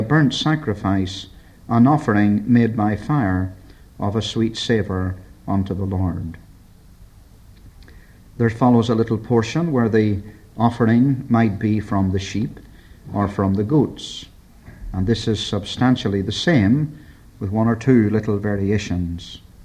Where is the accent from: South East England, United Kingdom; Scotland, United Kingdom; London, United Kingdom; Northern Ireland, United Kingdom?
Northern Ireland, United Kingdom; Belfast; I was walking down a fairly main street one day in my hometown of Belfast